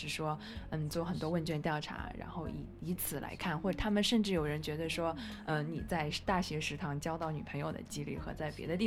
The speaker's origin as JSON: {"language": "Chinese", "country": "China", "said": "我觉得我们中国来的同学都是在城市长大的，所以会有不适应"}